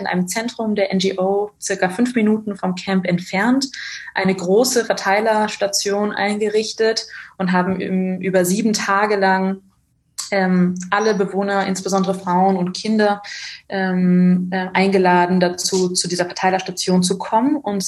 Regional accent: Barcelona, Catalonia, Spain; moved away as an adult; now in Berlin, Germany; Ich bin in Barcelona geboren und aufgewachsen, lebe jetzt seit 8 Jahren in Berlin

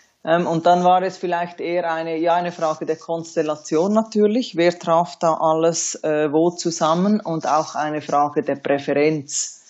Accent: Zurich, Switzerland; Ich bin ja in Zürich aufgewachsen oder zur Welt gekommen

